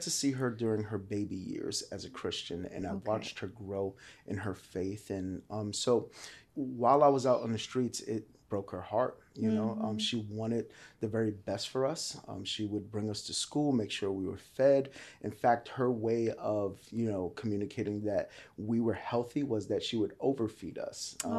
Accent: Bronx, New York, United States; So I'm originally from the Bronx, New York, born and raised.

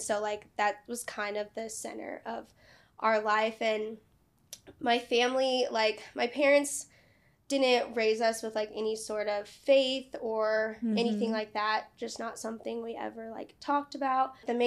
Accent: Fishers, Indiana, United States; born there; So I was born here in Fishers, Indiana, which is a little suburb outside of Indianapolis. And I'm the oldest of three.

